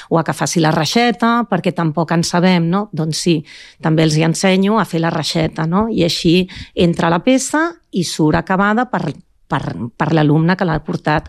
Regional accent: Barcelona, Catalonia, Spain; now in Sant Cugat del Vallès, Spain; No sóc de Sant Cugat, sóc de Barcelona, però fa 26 anys que visc a Sant Cugat.

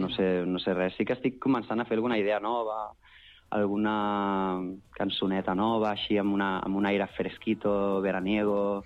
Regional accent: Sabadell, Catalonia, Spain; born there; poder fer alguna actuació a Sabadell, que és la meva ciutat natal i estimada

